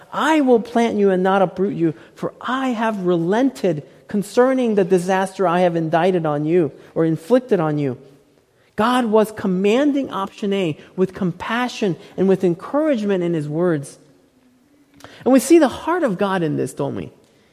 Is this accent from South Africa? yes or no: no; South Korea; When I was growing up in Korea, making wise life decisions was taught at an early age.